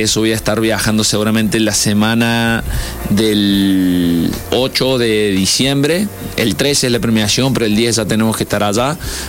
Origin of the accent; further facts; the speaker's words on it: Córdoba, Argentina; es un honor para mí como cordobés llevar la bandera de Córdoba